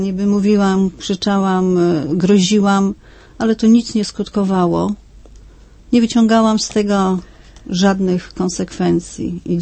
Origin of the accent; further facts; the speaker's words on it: Toruń, Kuyavian-Pomeranian Voivodeship, Poland; bo jestem z Torunia